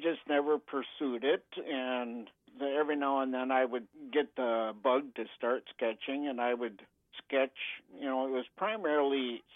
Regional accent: Grand Rapids, Minnesota, United States; now in Warren, United States; Originally, I'm from Grand Rapids, Minnesota.

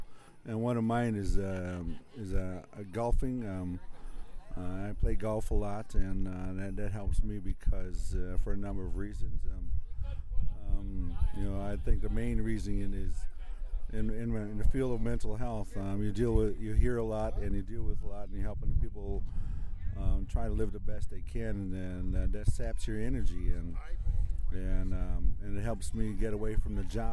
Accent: Minneapolis, Minnesota, United States; born there; now in Duluth, United States; Well, I was born in Minneapolis. I'm a member of Red Lake.

